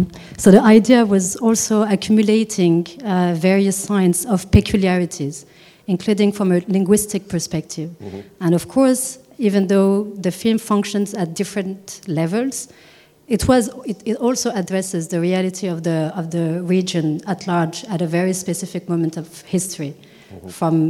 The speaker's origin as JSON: {"language": "English", "country": "Morocco", "said": "Of course, because I'm from Morocco, there's a sort of special connection to him"}